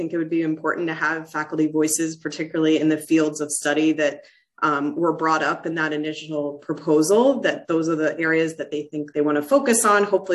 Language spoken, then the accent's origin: English; Maryland, United States; I grew up in Maryland near University of Maryland College Park